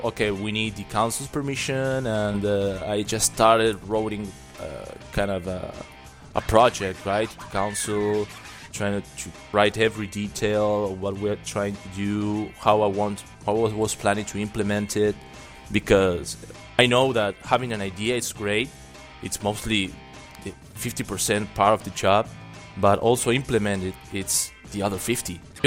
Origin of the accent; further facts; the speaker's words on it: Uruguay; English is a second language; Well, I'm from Uruguay, South America. Sorry if I don't speak really good. I had my accent.